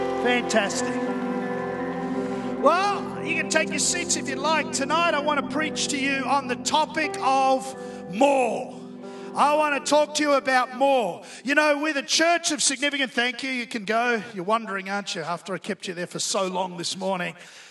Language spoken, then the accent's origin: English; Perth, Western Australia, Australia; I grew up in Perth